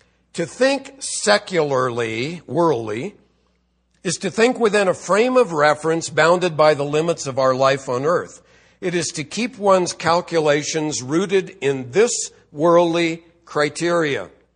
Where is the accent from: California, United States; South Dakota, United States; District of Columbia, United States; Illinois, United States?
California, United States; I'm from Southern California. If I got to wear a coat and tie, I'm out of here.